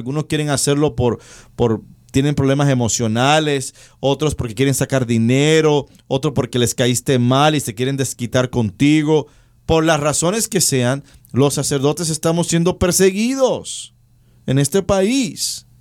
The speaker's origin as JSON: {"language": "Spanish", "country": "Puerto Rico", "tie": "born or raised there", "also_born_or_lived": "New York", "said": "Yo nací en Nueva York, pero yo me crié en Puerto Rico. Y mucha de mi familia está en Puerto Rico."}